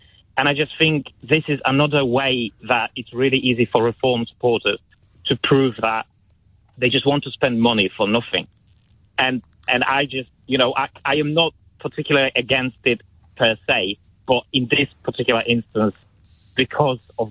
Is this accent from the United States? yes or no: no; Poland; English is a second language; moved away; in Poland, I come from Poland, I've been in this country for 12 years